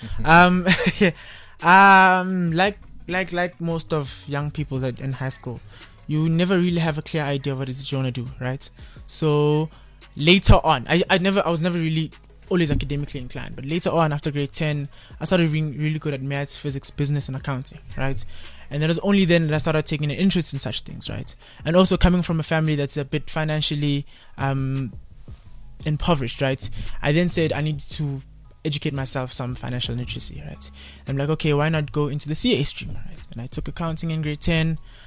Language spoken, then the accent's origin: English; Kempton Park, Gauteng, South Africa; I'm from Norcombe Park, right? In the Kempton Park, yeah. I'm 21 years of age, bachelor's of accounting students at the University of Johannesburg, my third year.